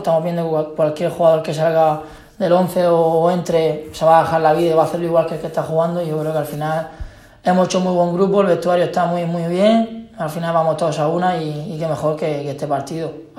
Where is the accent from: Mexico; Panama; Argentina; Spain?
Spain; Region of Murcia; y más siendo murciano, siendo de aquí de la casa